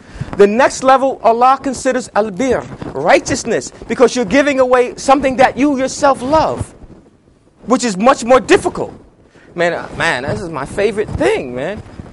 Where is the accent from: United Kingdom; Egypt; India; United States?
United Kingdom; England; Remember, I'm English, my Arabic is sketchy.